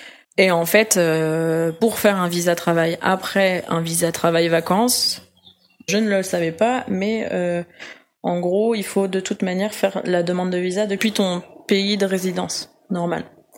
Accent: Brittany, France; Moi, je suis bretonne

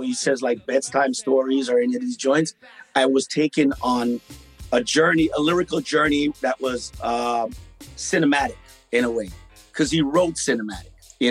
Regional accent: Jamaica; now in New York, United States; I was in a melting pot of New York. You know, I came from Jamaica

